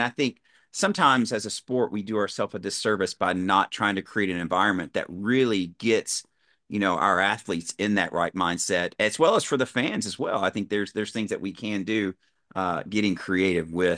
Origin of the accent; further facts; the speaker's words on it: Kentucky, United States; no, I grew up in Kentucky. So I grew up in rural Kentucky.